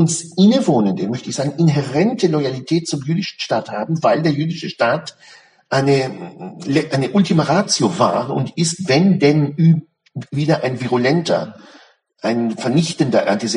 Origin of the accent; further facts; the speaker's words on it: Germany; Ich bin Deutscher und Israeli und habe was Ihnen ja bekannt ist, wie viele Juden in Deutschland, natürlich eine Doppelloyalität. Das heißt, ich liebe Deutschland, bin hier aufgewachsen